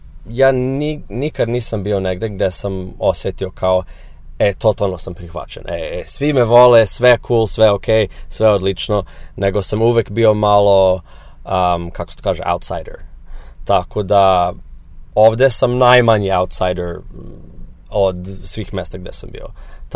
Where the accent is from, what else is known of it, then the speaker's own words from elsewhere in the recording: United States; first language English; Serbian is a second language; now in Serbia; Mislim, čale mi je iz Amerike, nisam ni dugo živeo u Americi, ali pričam engleski, to mi je ovaj materni jezik i ljudi me ovde gledaju kao Amerikanac.